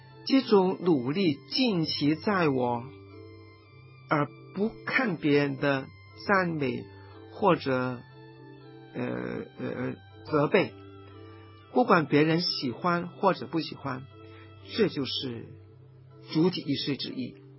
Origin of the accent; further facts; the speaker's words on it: Hong Kong; 对我们香港人来说，每个月100块钱真的不多